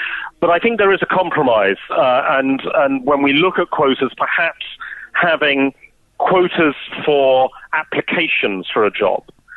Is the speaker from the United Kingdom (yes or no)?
yes; United Kingdom; you know, now being British, I mean, the British don't like challenge as a general rule.